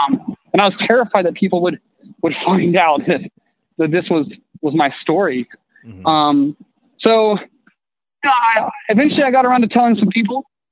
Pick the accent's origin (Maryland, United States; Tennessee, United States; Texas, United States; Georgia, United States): Tennessee, United States; Yeah. So I grew up in East Tennessee.